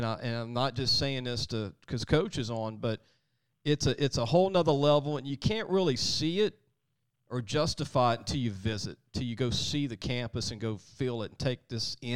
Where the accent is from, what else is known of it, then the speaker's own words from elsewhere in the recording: Louisiana, United States; And I was like, what is that? I'm from Louisiana. Like what?